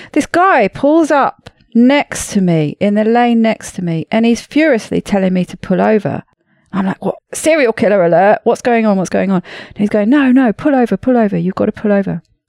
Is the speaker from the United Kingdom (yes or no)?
yes; United Kingdom; now in France; Yes, I am a Brit, but I've been living in France for the last 17 years.